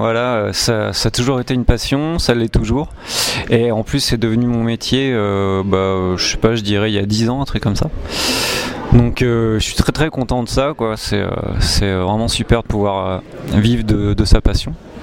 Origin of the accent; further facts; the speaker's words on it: Angoulême, Nouvelle-Aquitaine, France; now in Tours, France; Alors, je suis originaire d'Angoulême. Voilà. Là, j'habite à Tours, mais depuis 8 ans. Mais à la base, je suis plutôt de Charente, d'Angoulême.